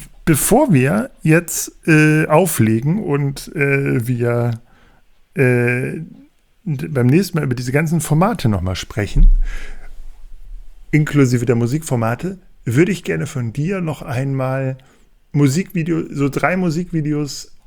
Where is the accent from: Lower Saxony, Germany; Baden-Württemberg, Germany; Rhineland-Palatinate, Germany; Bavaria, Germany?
Lower Saxony, Germany; Hanover; Als Hannoveraner nehme ich